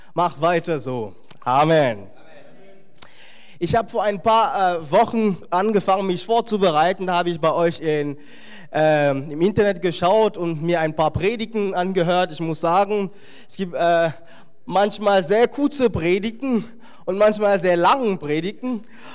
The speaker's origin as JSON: {"language": "German", "town": "Brensbach", "region": "Hesse", "country": "Germany", "said": "Ich komme aus der Nähe von Frankfurt. Das ist in Odenwald, in Brenzbach, für die, die sich dann auskennen."}